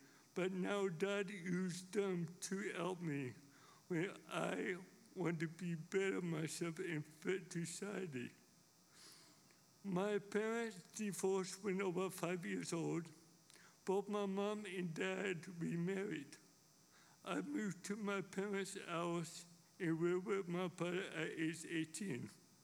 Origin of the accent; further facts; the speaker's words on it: West Palm Beach, Florida, United States; born there; I was born in St. Mary Hospital in West Palm Beach, Florida. I have older brother and sister.